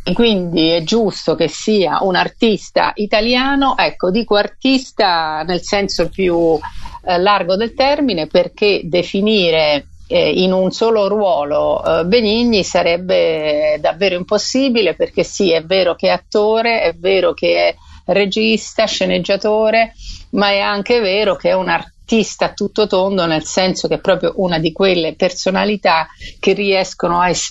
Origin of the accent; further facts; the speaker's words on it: Viareggio, Tuscany, Italy; mi ricordo quando ero piccola, essendo di zona, vabbè, di Viareggio, non proprio di vicino Firenze